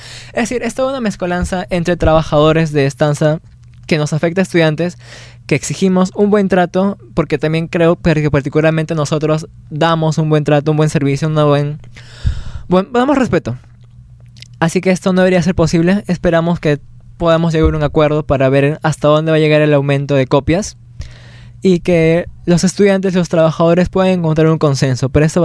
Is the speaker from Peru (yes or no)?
yes; Peru; Todos realmente como peruanos esperamos que en estas elecciones podamos respetar la democracia y la soberanía del Perú.